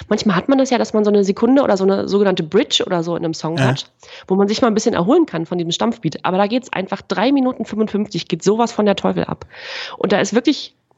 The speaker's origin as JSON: {"language": "German", "region": "East Germany", "country": "Germany", "said": "Das gab es bei uns im Osten natürlich"}